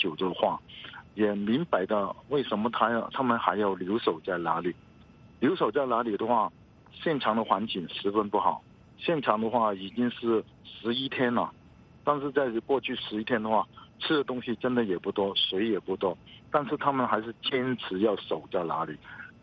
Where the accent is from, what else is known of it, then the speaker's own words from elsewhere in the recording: Hong Kong; 我赢了第一个感觉就是说我们香港人还是有希望，我们香港人还是没有放弃